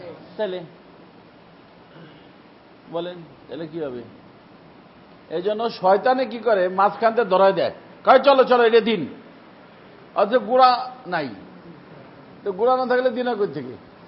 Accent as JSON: {"language": "Bangla", "town": "Faridpur", "region": "Dhaka Division", "country": "Bangladesh", "said": "ওই আমাদের বাড়ি গেল গ্রামের বাড়ি ফরিদপুরে"}